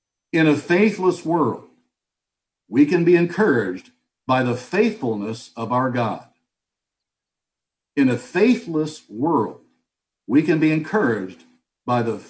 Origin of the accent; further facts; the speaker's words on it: Detroit, Michigan, United States; now in Chicago, United States; I was not born here. I was born and bred in Detroit, Michigan, which for years was the murder capital of this country. So I've got nothing to crow about my hometown.